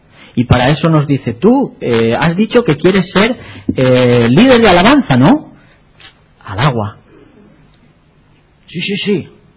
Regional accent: Castile and León, Spain; Cuando era un crío, y esto ya por el 1930 y algo, pues en mi pueblo tenemos un río precioso, se llama el Tormes

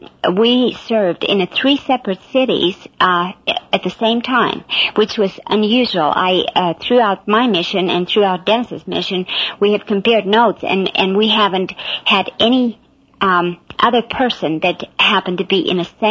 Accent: Finland; English is a second language; I was born and raised in Finland. I grew up in a country that was 93% Lutheran. Mm. I was a Lutheran until I joined the Mormon Church.

